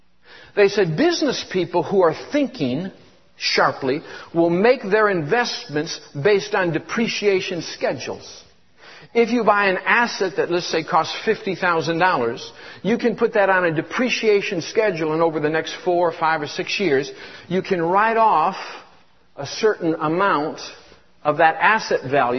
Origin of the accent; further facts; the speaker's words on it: Michigan, United States; also born or lived in Georgia / Tennessee / California; I was born and raised in Michigan. Then I went to South Georgia, finished high school. My parents got divorced when I was 16, so I moved around.